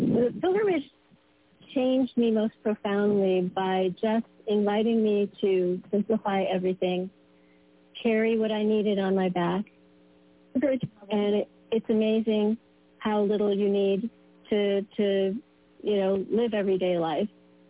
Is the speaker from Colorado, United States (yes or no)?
yes; Colorado, United States; I was born in Colorado and I grew up in the mountains, so I was able to have that immediate access to wild, raw nature.